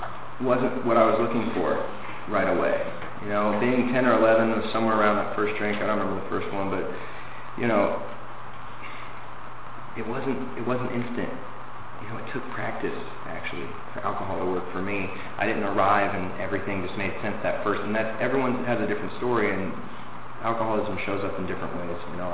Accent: Los Angeles, California, United States; Just to let you know a little bit about who I am and where I come from, I am from West LA, and I grew up on the West Side, and I was born.

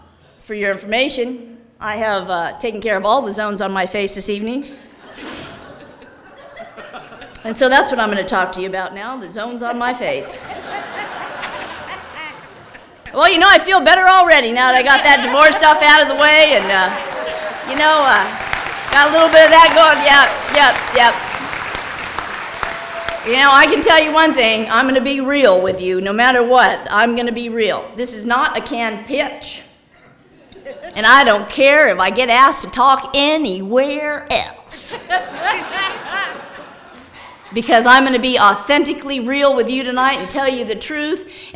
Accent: San Francisco, California, United States; I grew up in San Francisco, you know, I mean, by now I'm 12, 13 years old

